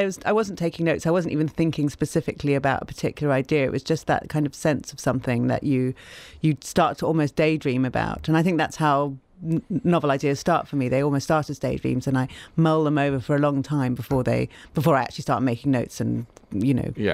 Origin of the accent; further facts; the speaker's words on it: Zimbabwe; moved away as an adult; now in London, United Kingdom; Originally, I was born in Zimbabwe, and I lived there till I was 17. Then I moved to London, and I've been in London pretty much ever since.